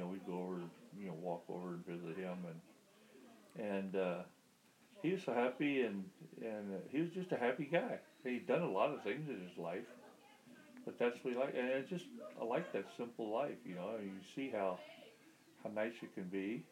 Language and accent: English; Illinois, United States; also born or lived in Pasadena, Texas; I grew up in Southern Illinois. Well, I always considered Southern Illinois home, but all through grade school and first year high school, we lived down in Texas in a suburb of Houston called Pasadena.